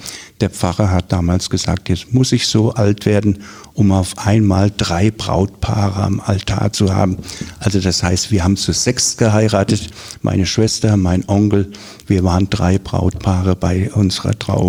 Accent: Rhineland-Palatinate, Germany; Ich komme aus der Pals. Ich komme aus der Pals, der liebe Gott erhalts. Nein, ich komme aus der Nähe von Neustadt an der Weinstraße.

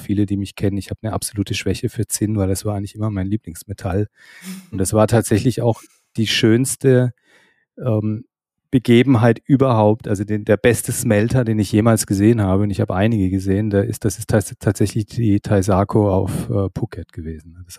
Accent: Karlsruhe, Baden-Württemberg, Germany; Die Kronimed-Wurzel liegt in Karlsruhe. Das ist, wie viele, die diesen Podcast hören, wissen, meine Heimatstadt.

